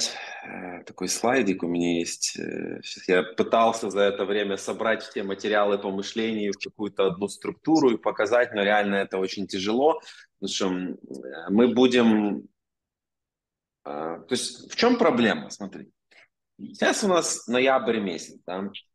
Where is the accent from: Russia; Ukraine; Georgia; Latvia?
Ukraine; Ovruch, Zhytomyr Oblast; вот мой родной город Овруч, он на границе с Беларусью находится